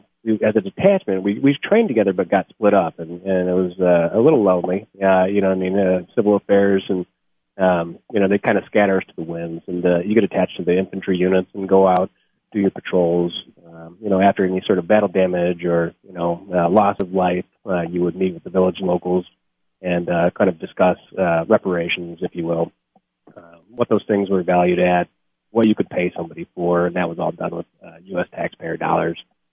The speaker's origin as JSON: {"language": "English", "town": "Charlevoix", "region": "Michigan", "country": "United States", "said": "I'm from Charlevoix, Michigan, originally. Graduated from Whitehall, Michigan."}